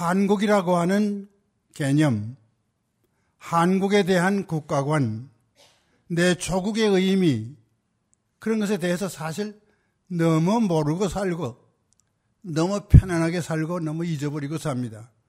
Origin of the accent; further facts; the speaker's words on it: South Korea; now in United States; 저는 서슴없이 코리안이라고 합니다. 저는 시민권자입니다. 저는 미국 사람이라고 그래야 되는데 코리안이라고 서슴없이 대답하고